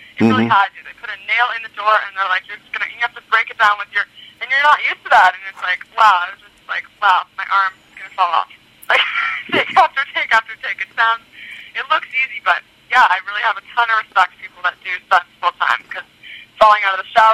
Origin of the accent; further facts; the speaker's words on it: Canada; because I'm Canadian and American, so.